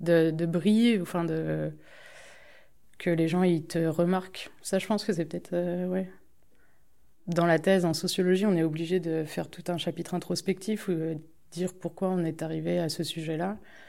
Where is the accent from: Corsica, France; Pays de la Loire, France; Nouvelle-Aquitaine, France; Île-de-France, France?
Pays de la Loire, France; Saint-Nazaire; je suis née à Saint-Nazaire, en Loire-Atlantique, que je considère être en Bretagne. Et donc, je suis allée dans une école publique du coin, donc dans un petit patelin, dans un marais de Brière. Enfin, donc voilà, c'était la campagne.